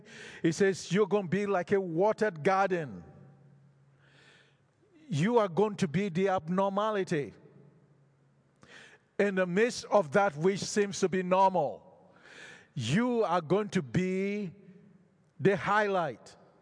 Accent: Canada; And they asked, "Where are you guys from?" I said, "We're from Canada."

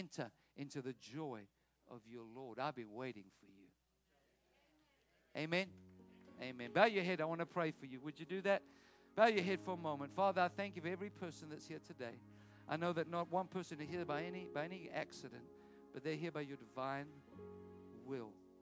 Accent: South Africa; So I'm going to say this because I'm a South African.

